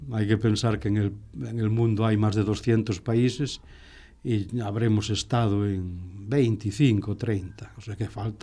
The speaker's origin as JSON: {"language": "Spanish", "town": "Viveiro", "region": "Galicia", "country": "Spain", "tie": "born or raised there", "said": "en principio fui al cole de mi pueblo, un pueblito que se llama Viveiro, que está allá en la costa de Lugo, y luego cambié, fui a otro que se llamaba El Andro, y luego fui al instituto en Lugo y a la Escuela Universitaria de Magisterio en Lugo."}